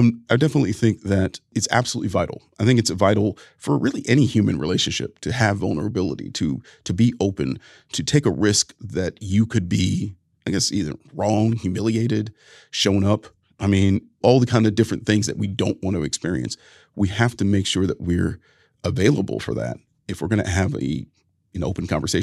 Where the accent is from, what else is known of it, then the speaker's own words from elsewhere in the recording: Ohio, United States; Sat on stage with J.D. Vance, the author of Hillbilly Elegy and now a Senate candidate in my home state of Ohio.